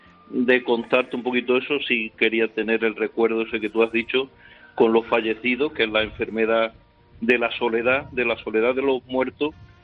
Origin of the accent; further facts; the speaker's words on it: Campillo de Llerena, Extremadura, Spain; Aunque yo soy de Campillo de Llerena, que si no me matan, sabes, los de mi pueblo